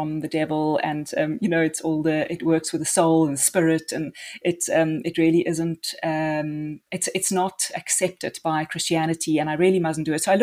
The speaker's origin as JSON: {"language": "English", "region": "Free State", "country": "South Africa", "tie": "born or raised there", "said": "But I grew up in the Free State on a farm, and I really grew up quite close to the land."}